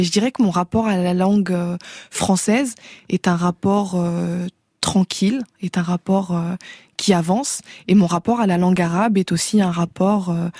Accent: France; born there; je suis née en France avec effectivement des parents qui parlaient deux langues, qui parlaient tantôt arabe, tantôt français.

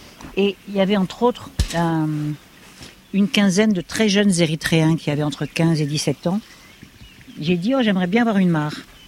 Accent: Nice, Provence-Alpes-Côte d'Azur, France; À la base, je suis niçoise, mais je voulais vivre dans la nature et je crois qu'ici, j'ai trouvé le bon endroit.

